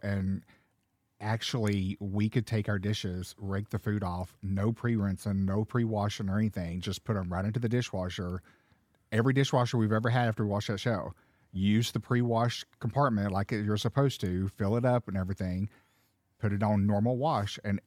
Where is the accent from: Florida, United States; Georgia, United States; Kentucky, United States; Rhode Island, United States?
Florida, United States; hey, I'm from Florida where everything has sulfur.